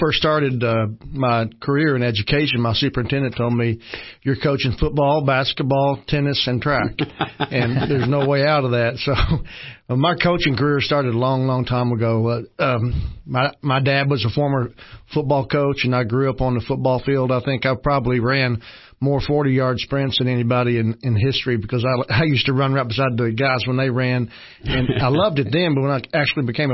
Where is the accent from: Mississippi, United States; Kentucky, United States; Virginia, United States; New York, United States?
Kentucky, United States; Tompkinsville; also born or lived in Glasgow; Spent the first year of my life there, and then my dad got his first head coaching job in Tompkinsville, Kentucky, and the family moved there, and we were there ever since.